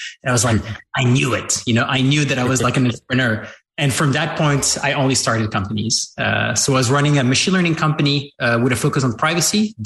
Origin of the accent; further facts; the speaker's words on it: Paris, Île-de-France, France; also born or lived in London / New York; I grew up in Paris. Then I lived in London and in New York for a few years and then came back to Paris just before COVID